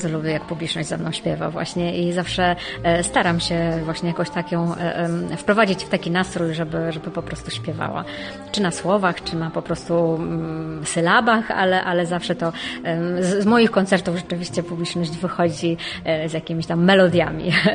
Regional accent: Lubliniec, Silesian Voivodeship, Poland; Ja pochodzę z Lublińca, także to jest niedaleko Wielunia

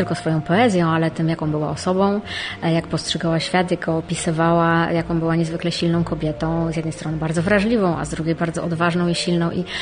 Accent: Lubliniec, Silesian Voivodeship, Poland; Ja pochodzę z Lublińca, także to jest niedaleko Wielunia

